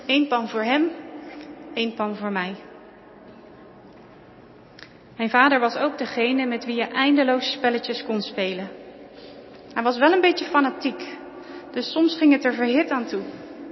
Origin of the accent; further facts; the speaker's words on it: Naaldwijk, South Holland, Netherlands; also born or lived in Vlaardingen; Ik ben geboren in Vlaardingen, maar met 2 maanden zijn we verhuisd naar Naaldwijk. Dus mijn eerste herinneringen zijn daar.